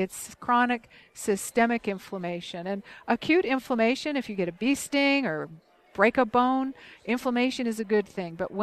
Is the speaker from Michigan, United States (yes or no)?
yes; Michigan, United States; So I am from Michigan, and when we leave our garden hoses outside in the wintertime, they become stiff and inflexible.